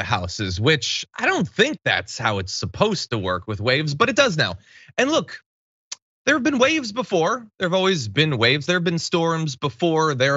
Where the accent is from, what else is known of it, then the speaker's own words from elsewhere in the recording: Connecticut, United States; now in Los Angeles, United States; It doesn't seem like in LA it's nearly as common as it was, you know, growing up in Connecticut.